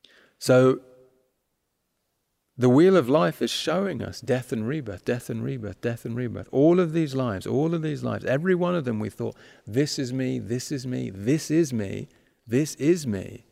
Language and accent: English; United Kingdom; I am British, that's my nationality.